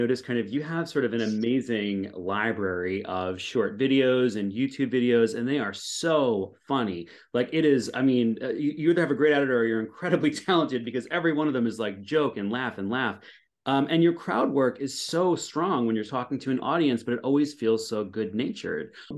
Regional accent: Staten Island, New York, United States; born there; I was born in Staten Island, so some of the sort of humor that comes through really feels so sort of home to me.

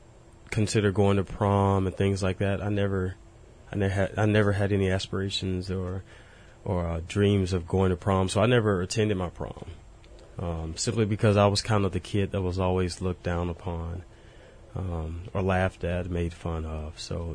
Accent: Jackson, Mississippi, United States; Well, for me, it was growing up in Jackson was extremely rough.

